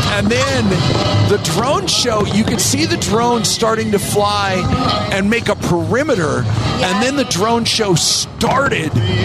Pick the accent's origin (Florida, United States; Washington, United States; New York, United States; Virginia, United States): Washington, United States; Seattle; now in Las Vegas, United States; I grew up in Seattle.